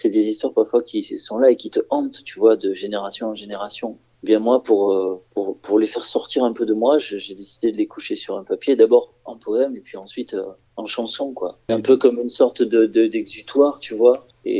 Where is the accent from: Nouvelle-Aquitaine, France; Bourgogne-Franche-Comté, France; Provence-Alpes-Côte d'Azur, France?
Provence-Alpes-Côte d'Azur, France; Marseille; born there; mon père est d'origine arménienne, ma mère est d'origine espagnole. Je suis né à Marseille